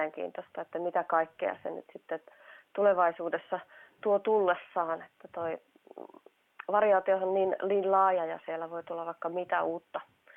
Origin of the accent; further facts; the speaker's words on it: Lapland, Finland; mä itse Lapista kotoisin